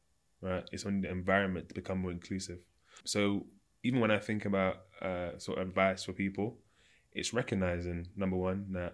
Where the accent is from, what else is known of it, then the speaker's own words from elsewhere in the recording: United Kingdom; So there was definitely a lot of pride growing up in being Jamaican, and I saw lots of Jamaican culture in Britain.